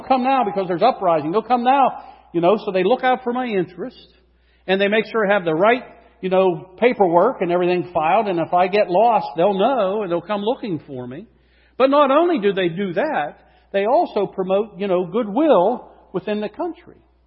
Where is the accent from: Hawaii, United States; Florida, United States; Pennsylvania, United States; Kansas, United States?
Pennsylvania, United States; Butler; hey, I'm from Butler.